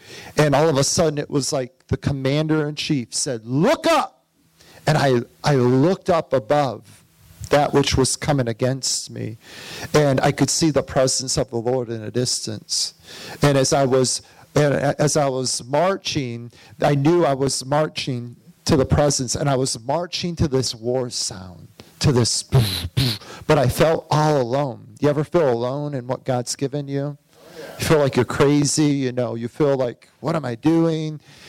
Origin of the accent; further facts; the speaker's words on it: Flint, Michigan, United States; He heard I was from Flint.